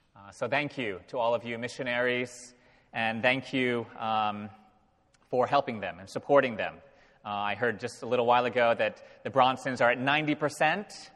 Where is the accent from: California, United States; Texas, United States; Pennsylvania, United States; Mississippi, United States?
Pennsylvania, United States; Philadelphia; I come from Philadelphia, the home of the Philadelphia Phillies.